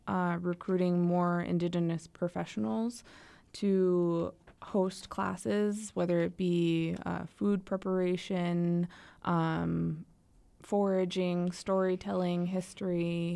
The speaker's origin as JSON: {"language": "English", "country": "United States", "said": "I introduced myself, and everyone wanted to know, so what are you? And I was like, I'm Native American."}